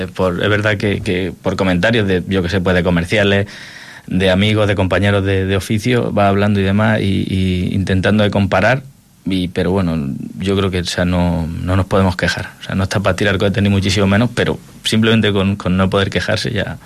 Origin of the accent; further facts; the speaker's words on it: Jaén, Andalusia, Spain; yo vengo de interior, yo soy de Jaén